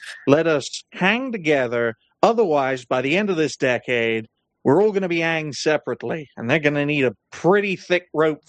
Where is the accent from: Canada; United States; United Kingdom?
United Kingdom; Wales; I've picked up their accent, and it sickens me as a Welsh person.